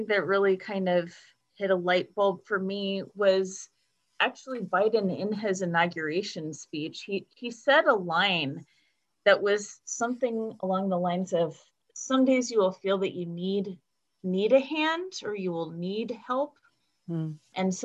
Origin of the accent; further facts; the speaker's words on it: United States; I am an American person who identifies as white.